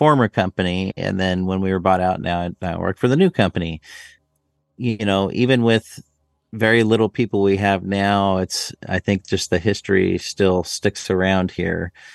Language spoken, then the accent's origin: English; Boise, Idaho, United States; I was driving through northern Arizona with my grandparents, and I grew up in Boise, Idaho.